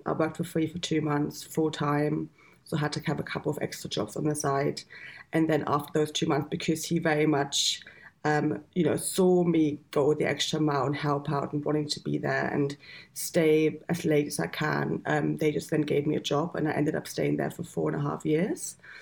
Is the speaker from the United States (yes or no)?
no; Germany; English is a second language; moved away as an adult; now in United Kingdom; I'm actually from Germany, so I moved over here 20 years ago now, initially for like 6 months and ended up staying.